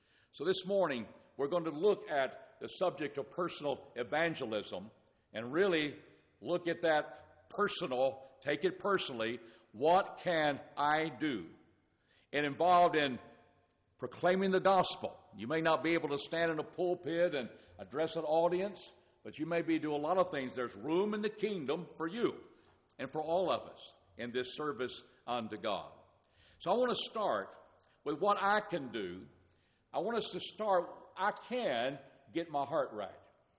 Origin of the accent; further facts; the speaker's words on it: Fort Worth, Texas, United States; I grew up in Fort Worth. This is my hometown. Went from fifth grade to graduated from high school in Fort Worth.